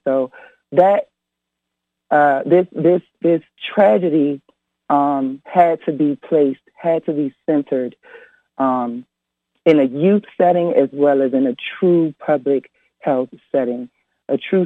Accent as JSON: {"language": "English", "town": "Washington", "region": "District of Columbia", "country": "United States", "tie": "born or raised there", "said": "Which I was born and raised in Northwest."}